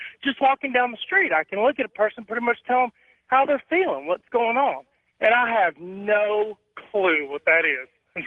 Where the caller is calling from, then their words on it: Chattanooga, Tennessee, United States; Chattanooga, Tennessee.